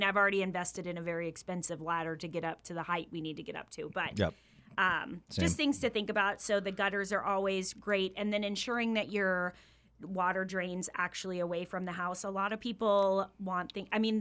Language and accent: English; Alaska, United States; growing up in Alaska, you and I both know it can go from 40 above to 40 below in a day.